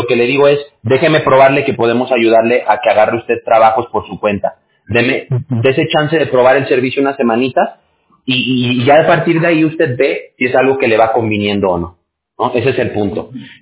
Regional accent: Chile; now in United States; yo soy chileno, po. Ah, mire, interesante, y mire, pocas veces he tenido oportunidad de platicar con chilenos, ¿eh? Aquí en California

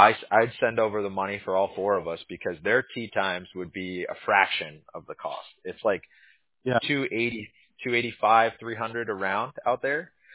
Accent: Huntington Beach, California, United States; I'm originally a Huntington Beach native, so I grew up in Surf City, USA.

